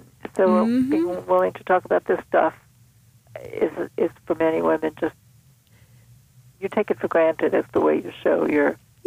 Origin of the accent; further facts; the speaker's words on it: New York City, New York, United States; Now, you may have guessed I'm from New York City, where we can say that.